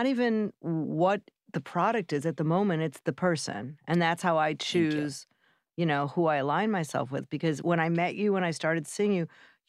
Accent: Chicago, Illinois, United States; I'm a Chicago girl.

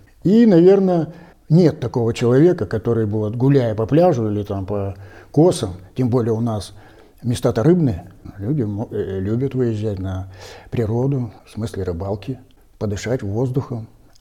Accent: Urals, Russia; я сам с Урала, и у меня по папиной линии все деды, они трудились в горной промышленности. А конкретно это каменноугольный шахт. И я родился в Кизиловском угольном бассейне. Меня с детства окружали шахты.

